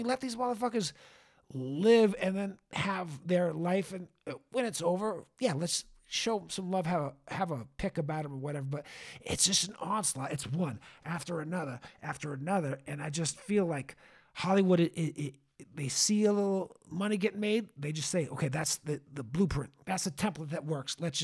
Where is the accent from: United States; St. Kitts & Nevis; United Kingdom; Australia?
St. Kitts & Nevis; Nevis; especially growing up in the West Indies and Nevis.